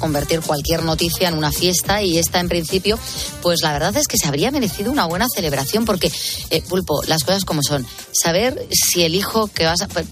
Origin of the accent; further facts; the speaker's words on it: Madrid, Community of Madrid, Spain; pues yo soy de Carabanchel